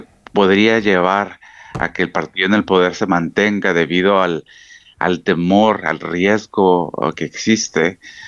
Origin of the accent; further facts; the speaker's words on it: Mexico; now in Greenland; No. Yo soy mexicano.